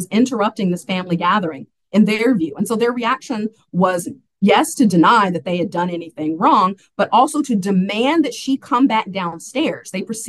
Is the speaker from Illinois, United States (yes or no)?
no; Nashville, Tennessee, United States; And I'm from Nashville. I know you have Nashville connections too.